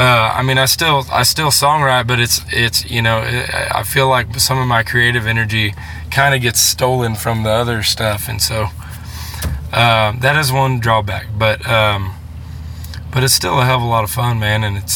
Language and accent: English; Austin, Texas, United States; Yeah, man, I grew up in Austin, so I went to school in San Antonio, but I live in west of town